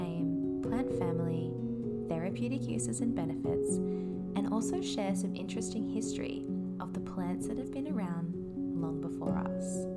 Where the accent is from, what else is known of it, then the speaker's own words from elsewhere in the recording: Australia; Growing up in Australia, we are lucky enough to be surrounded by these gorgeous gum trees on just about every inch of our coastline.